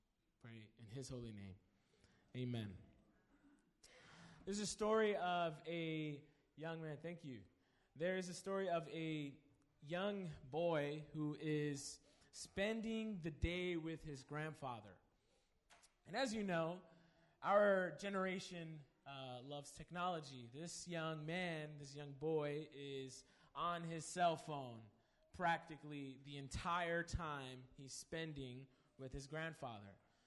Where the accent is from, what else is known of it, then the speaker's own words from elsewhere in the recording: Perth Amboy, New Jersey, United States; As you know, I'm from Perth Amboy, New Jersey, originally born and raised here, Jersey boy, in my blood.